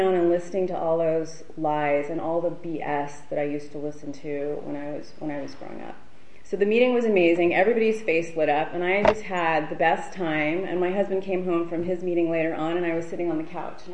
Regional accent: California, United States; now in Santa Barbara, United States; I am originally from Orange County. I've been in Santa Barbara going on 5 years, 2020. My husband moved us here in 2015.

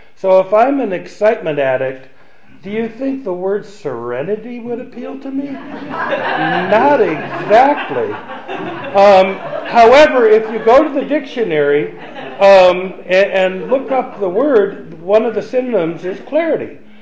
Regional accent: Cleveland, Ohio, United States; you've had a glimpse of how I was raised back in Cleveland, Ohio

